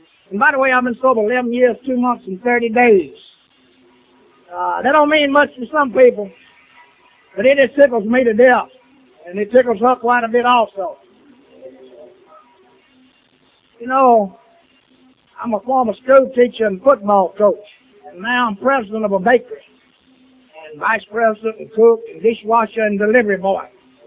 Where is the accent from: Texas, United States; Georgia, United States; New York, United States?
Georgia, United States; Lincolnton; I'm a very, very, very happy sober alcoholic. Hello, everybody. I'm from Lincolnton, Georgia. Little town, 1,406 people.